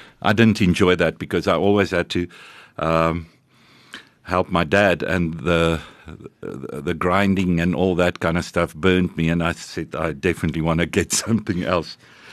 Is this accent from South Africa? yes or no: yes; Hartbeespoort, North West, South Africa; And my dad was a welder, and we grew up in Hartbeespoort.